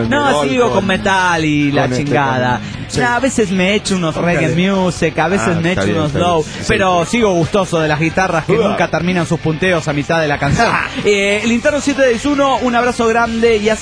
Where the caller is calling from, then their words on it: Nuevo Laredo, Tamaulipas, Mexico; Aquí en Arco Laredo, Tamaulipas